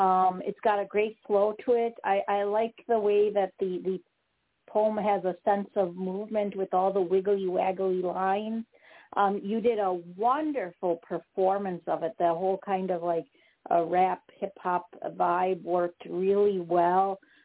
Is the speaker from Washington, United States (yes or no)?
no; Wisconsin, United States; now in Texas, United States; And I'm from Wisconsin and moved to Texas, and to me chili meant cold.